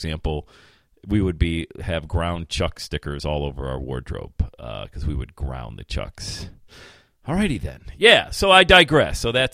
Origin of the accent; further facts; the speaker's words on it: Bradford, Pennsylvania, United States; which is a less than an hour away from my hometown of Bradford, PA, a little small, I mean small, little one-horse town in western Pennsylvania.